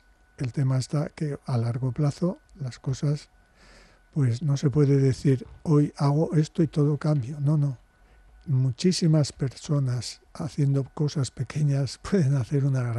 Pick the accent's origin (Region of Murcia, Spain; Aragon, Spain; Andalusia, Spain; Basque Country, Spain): Basque Country, Spain; Bilbao; Yo, que soy de Otxarkoaga.